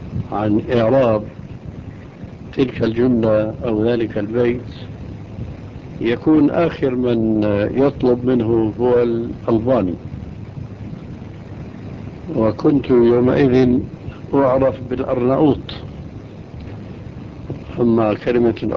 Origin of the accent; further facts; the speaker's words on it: Syria; لما جينا إلى دمشق ما كنا نعرف شيئا من القراءة والكتابة كما يقولون عندنا في سوريا